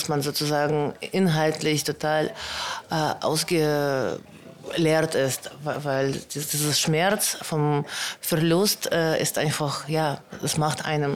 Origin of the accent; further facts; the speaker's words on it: Germany; Letztendlich ich komme aus Deutschland und man kann das auch schnell herausfinden auf meinen Ausweis und so weiter.